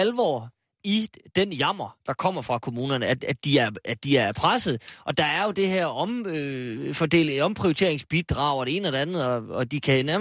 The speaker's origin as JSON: {"language": "Danish", "town": "Aalborg", "region": "North Denmark Region", "country": "Denmark", "tie": "born or raised there", "said": "Jeg kan da sige så meget, at de ikke sart i Aalborg. Op i min hjemby."}